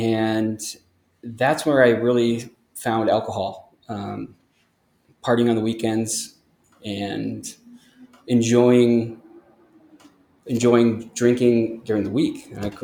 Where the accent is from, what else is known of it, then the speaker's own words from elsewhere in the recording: Wisconsin, United States; I'm the oldest of six kids. I grew up in Wisconsin and had a fairly normal, I guess, childhood.